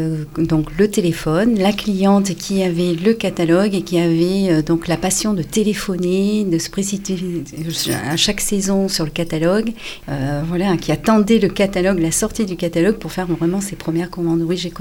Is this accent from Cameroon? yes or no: no; Toulon, Provence-Alpes-Côte d'Azur, France; Non, je suis du sud, je suis côté de Toulon.